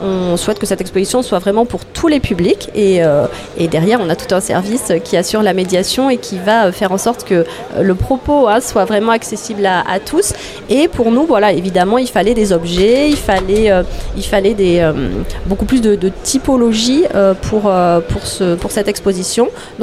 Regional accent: Provence-Alpes-Côte d'Azur, France; et même moi en tant que Provençale

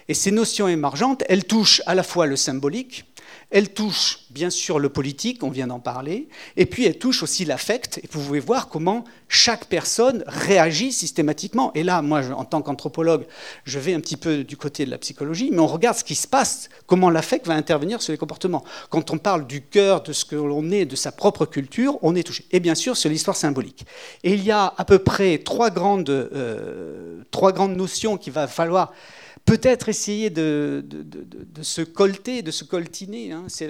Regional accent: Nouvelle-Aquitaine, France; born there; étant donné que je suis foncièrement occitan, je suis né dans le Nord Périgord, hein, le Périgord, qui est encore un département.

